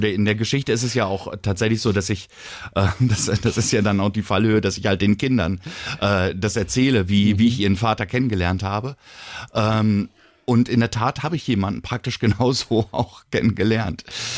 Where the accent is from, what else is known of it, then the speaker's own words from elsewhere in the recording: Evershorst, Lower Saxony, Germany; born there; ich habe meinen Geburtsort eben umgestellt und der heißt halt Evershorst.